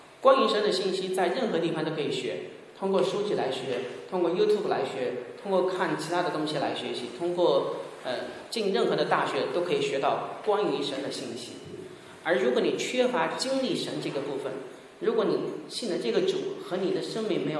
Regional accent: China; 我觉得最好的总结是一个叫做戴德生的宣教士，对我们中国人来说非常重要的一个宣教士

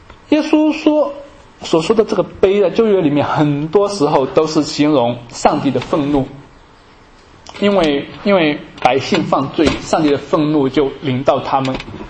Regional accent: China; 我相信我们中国人都很容易理解了。

